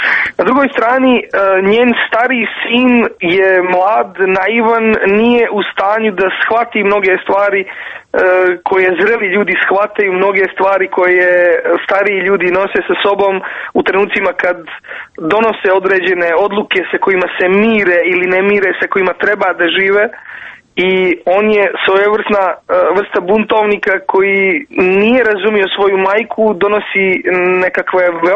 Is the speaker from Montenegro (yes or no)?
yes; Podgorica, Montenegro; dosta lijepo se osjećamo ponovo otkrivajući svoje djetinjstvo u Titogradu